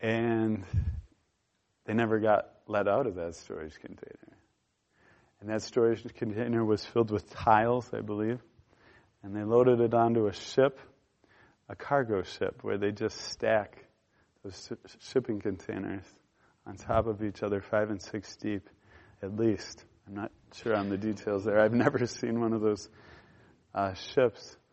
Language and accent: English; Midwest, United States; We're from the Midwest. We're a long way from the ocean.